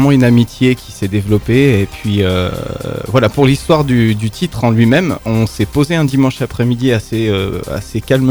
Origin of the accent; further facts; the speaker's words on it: north-east, France; now in Grenoble, France; Et moi, je viens du nord-est de la France.